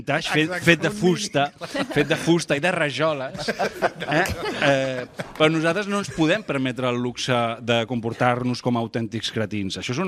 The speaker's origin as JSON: {"language": "Catalan", "region": "Catalonia", "country": "Spain", "said": "a mi em sap molt de greu, com a bon català, deure diners, no?"}